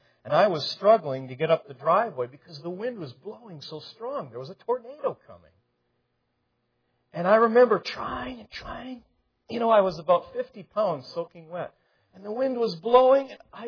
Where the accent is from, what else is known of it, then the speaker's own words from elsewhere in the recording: Twin Cities, Minnesota, United States; I remember growing up in the Twin Cities